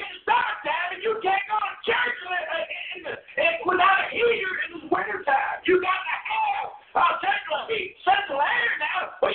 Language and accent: English; United States; I don't know why God allowed me to be born in America, but He did. And while I'm here, and since I am an American